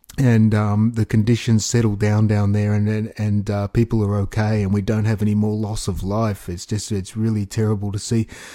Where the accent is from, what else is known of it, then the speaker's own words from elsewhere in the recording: Australia; We are the Australian people.